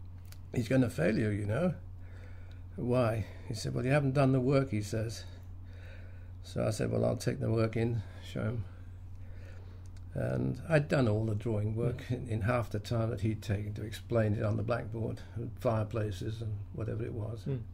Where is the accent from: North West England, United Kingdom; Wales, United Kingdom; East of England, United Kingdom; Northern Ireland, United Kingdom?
North West England, United Kingdom; Chester; Chester, in England. And I went to Manchester University and I got exemption from the army and 40 miles away from my hometown.